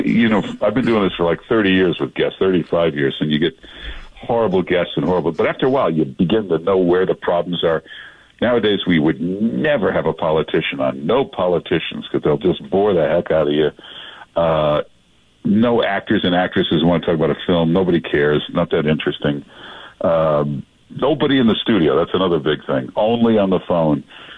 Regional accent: Midwest, United States; I'm from the Midwest. I like hearing Midwestern stuff, Middle America kind of stuff.

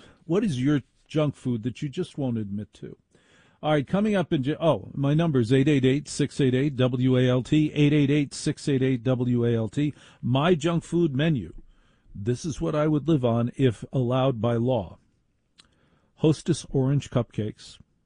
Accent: New Jersey, United States; I was from New Jersey. I lived on a primary diet of pizza and Goodwill.

